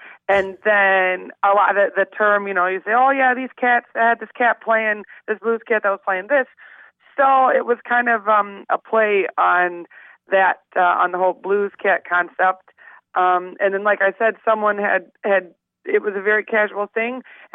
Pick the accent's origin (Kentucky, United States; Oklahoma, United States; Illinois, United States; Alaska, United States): Illinois, United States; Waukegan; So I am originally from Waukegan, Illinois, which is about, let's see, it's about 45 minutes north of the Loop. It's in Lake County, which is right next door to Cook County, Chicago County.